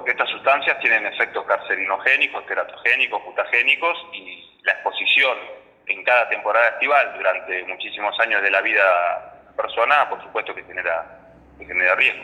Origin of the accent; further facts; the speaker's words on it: Rauch, Buenos Aires Province, Argentina; yo como soy de Rauch, por ahí tengo más conocimiento de allá